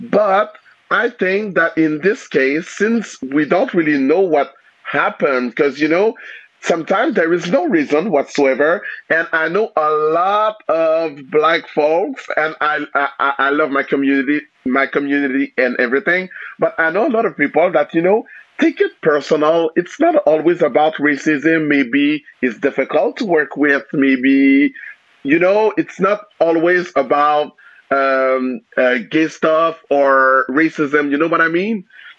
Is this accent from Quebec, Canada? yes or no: yes; Quebec City, Quebec, Canada; English is a second language; sorry for my English, I'm still from Quebec City.